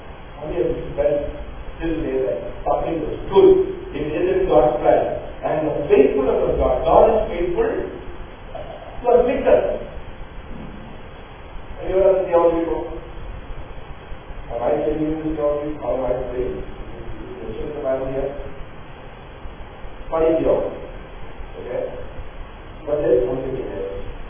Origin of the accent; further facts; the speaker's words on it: Dubai, United Arab Emirates; My dad, I grew up in Dubai.